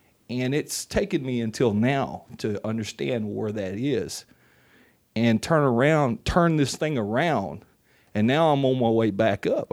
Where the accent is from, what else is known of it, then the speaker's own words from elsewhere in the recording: the South, United States; also born or lived in California / Louisiana; I mean, I'm a Southerner by trade.